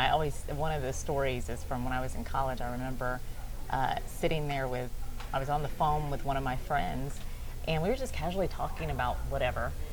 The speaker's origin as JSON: {"language": "English", "country": "Philippines", "tie": "born there", "said": "I was born in the Philippines"}